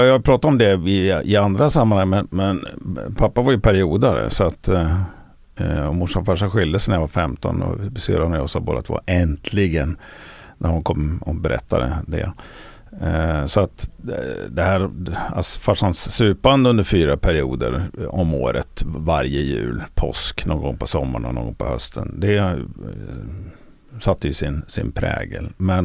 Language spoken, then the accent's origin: Swedish; Östersund, Jämtland County, Sweden; Född och uppvuxen i Östersund.